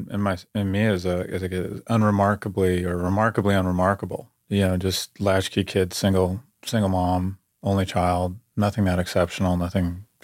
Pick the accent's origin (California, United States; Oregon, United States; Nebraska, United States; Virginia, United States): California, United States; And when I grew up in California, the University of California, which is, you know, seminal in my life